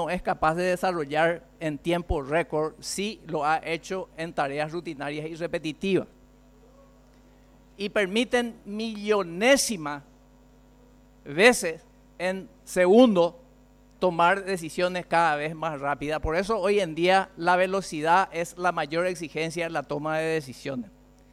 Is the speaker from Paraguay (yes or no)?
yes; Paraguay; Voy a seguir siendo, sí, ciudadano paraguayo, contribuyente y preocupado por la República del Paraguay